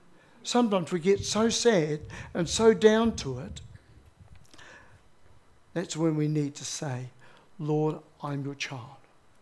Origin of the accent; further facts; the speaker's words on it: Dannevirke, Manawatū-Whanganui, New Zealand; And we left Auckland, where we were. Carolyn and the children, we went and lived in my hometown of Dannevirke. We found a house out under the Ruahine Ranges.